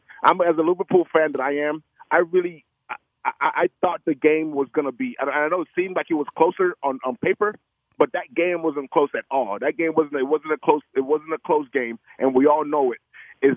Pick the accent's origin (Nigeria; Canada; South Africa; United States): Nigeria; I'm the Nigerian fan